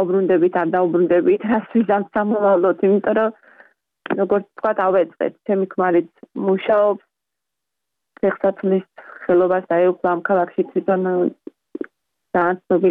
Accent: Batumi, Adjara, Georgia; now in United States; ქალაქში გავიზარდე, ბათუმში გავიზარდე და დღეშის სამჯერ დაბხულობით სულ თითქმის ზღვაზე ვიყავით, იმიტომ რომ ძალიან ახლოს ვცხოვრობ პირდაპირ ცენტრში ქალაქში.

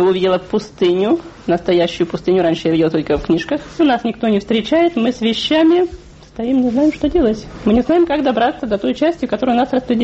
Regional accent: Zelenograd, Moscow, Russia; Кстати, мы ехали с землячкой, она из Химок, а я из Зеленограда.

